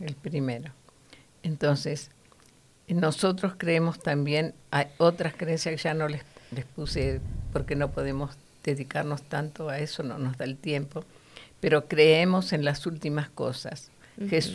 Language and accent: Spanish; Argentina; yo me crié en mis años de pequeña, me crié donde en Argentina había la religión oficial.